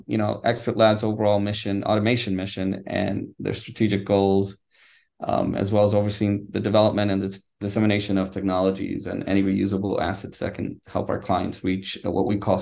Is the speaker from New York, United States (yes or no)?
yes; New York, United States; So I was born and raised in New York.